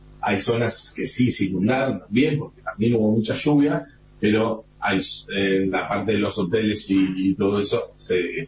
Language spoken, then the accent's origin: Spanish; Buenos Aires, Argentina; De Buenos Aires, ya vi.